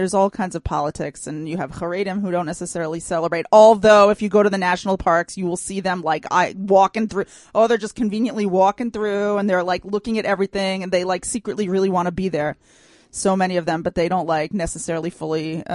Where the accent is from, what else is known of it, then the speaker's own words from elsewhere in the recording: United States; now in Israel; I grew up in the United States, right? And we had Memorial Day.